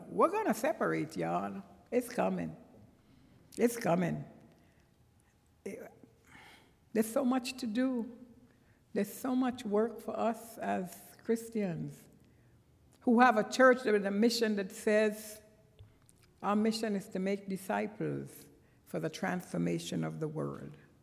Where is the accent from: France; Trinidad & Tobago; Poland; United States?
Trinidad & Tobago; accent: Trinidadian; then I'm going to drop into my Trinidadian accent, and you really won't know what I'm saying